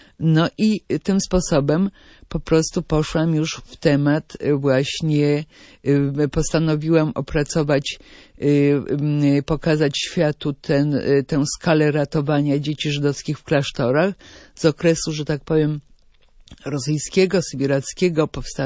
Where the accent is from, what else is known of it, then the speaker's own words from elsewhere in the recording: Kielce, Świętokrzyskie Voivodeship, Poland; born there; ja się urodziłam w Kielcach, nie widziałam na oczy Żyda